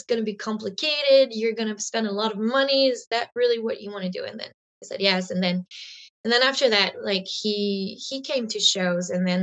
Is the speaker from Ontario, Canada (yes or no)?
no; Trois-Rivières, Quebec, Canada; I'm not from an artist family at all. Like I come from Trois-Rivières and my dad is a computer engineer. My mom is a stay-at-home mom.